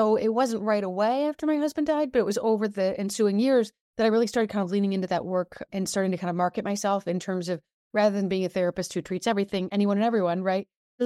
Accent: Michigan, United States; moved away as an adult; now in Connecticut, United States; I was originally from Michigan, gotten a job out in Connecticut, moved out there.

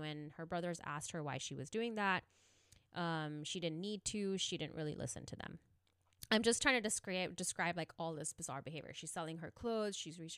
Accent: India; Anu is Indian, and being Indian myself, I know we're sort of behind on like mental health progress.

